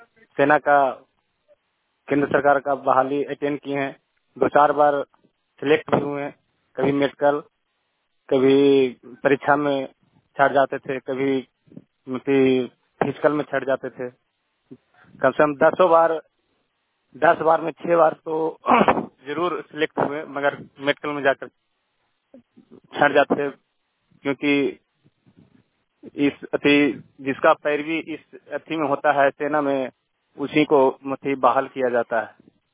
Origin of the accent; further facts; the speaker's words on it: Madarpur, Bihar, India; ग्राम Madarpur, post भोगी, थाना हिलसा, जिला नालंदा, पंचायत कमता के मूल निवासी हूँ।